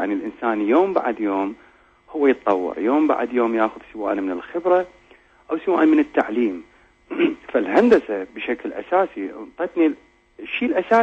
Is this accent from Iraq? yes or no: yes; Iraq; إحنا النظرة للفنان ما تعطي حقه عندنا بالعراق